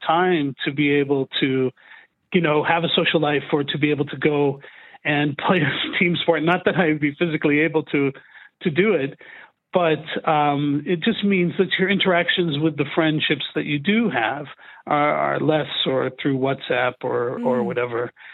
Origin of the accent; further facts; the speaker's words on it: United States; now in Ireland; being American living over here, even though I've been in Ireland 20 years, I'm not Irish.